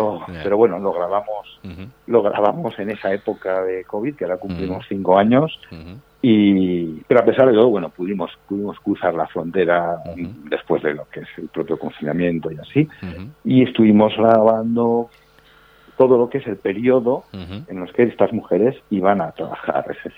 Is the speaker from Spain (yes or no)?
yes; Navarre, Spain; y nos propusieron a nosotros como navarros buscar una productora navarra involucrados en el proyecto.